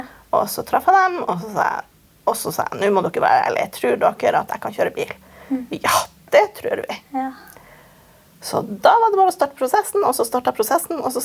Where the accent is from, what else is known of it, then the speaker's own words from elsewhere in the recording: Northern Norway, Norway; accent: northern Norwegian; jeg er noe i tøtta som vokste opp i nord, som dere kanskje hører på dialekten min.